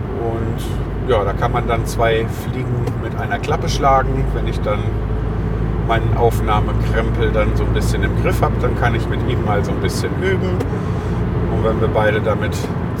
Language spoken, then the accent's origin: German; Lüdenscheid, North Rhine-Westphalia, Germany; Ich komme ja aus Lüdenscheid und da war auch für Mieter kein Problem.